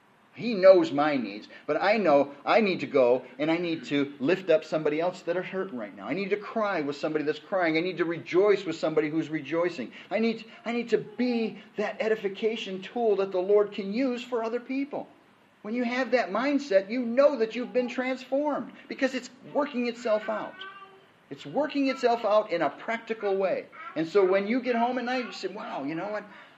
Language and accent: English; California, United States; Yeah, you can tell I'm from Southern California, can't you?